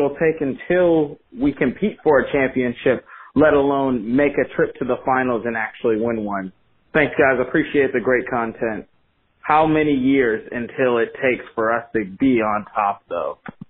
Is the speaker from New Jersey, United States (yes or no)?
no; Chicago, Illinois, United States; now in Jacksonville, United States; I'm from Chicago, living in Jacksonville right now.